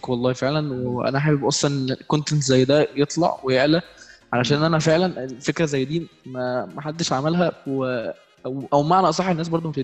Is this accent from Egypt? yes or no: yes; Egypt; فاحنا عندنا في مصر هنا فاهم مفيش اللي هو كونسيبت